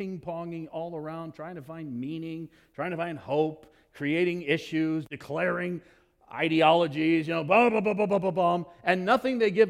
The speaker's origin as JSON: {"language": "English", "town": "Fallon", "region": "Nevada", "country": "United States", "tie": "born or raised there", "said": "When I was a kid, I grew up, part of my life, I grew up in Fallon, Nevada, in the middle of the desert."}